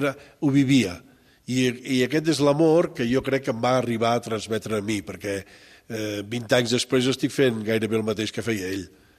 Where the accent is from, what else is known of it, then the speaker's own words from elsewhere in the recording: Badalona, Catalonia, Spain; Sí que jo vinc de Badalona, però també haig d'aclarir que sóc fill de pagesos, dels darrers pagesos.